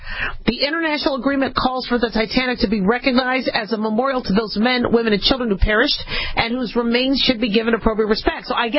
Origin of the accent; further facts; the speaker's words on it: the West, United States; But, you know, to me, growing up in the West, you know, nothing was older than, like, the 1940s from most of the places where I lived.